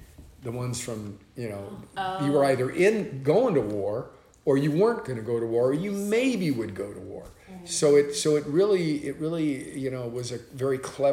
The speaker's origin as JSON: {"language": "English", "town": "Altadena", "region": "California", "country": "United States", "tie": "born or raised there", "said": "I was raised in the San Gabriel Valley in Altadena, California, which was, you know, it's actually was then and is now very diverse"}